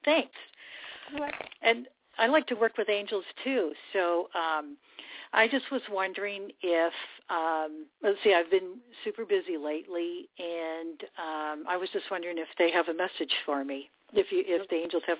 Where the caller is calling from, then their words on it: California, United States; I'm calling from California.